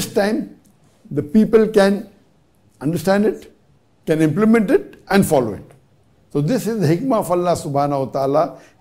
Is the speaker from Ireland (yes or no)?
no; Pakistan; from Pakistan.